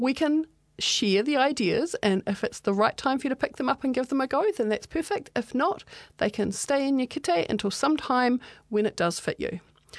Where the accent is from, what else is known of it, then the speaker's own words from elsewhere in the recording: Australia; I find being Australian, it doesn't have some of the issues that we have